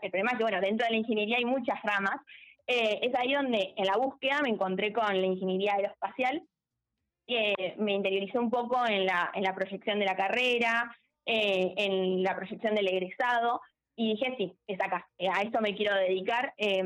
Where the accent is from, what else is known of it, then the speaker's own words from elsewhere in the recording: Trenel, La Pampa, Argentina; Soy de Trenel, sí. De Alvear.